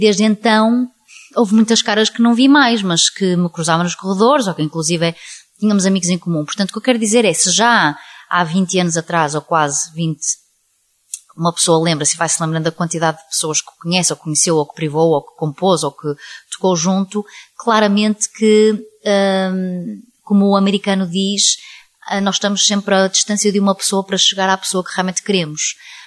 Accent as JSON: {"language": "Portuguese", "country": "Portugal", "said": "da parte da família da minha mãe eu tenho família brasileira, ok? Portanto, não tenho nacionalidade dupla, sou portuguesa 100%"}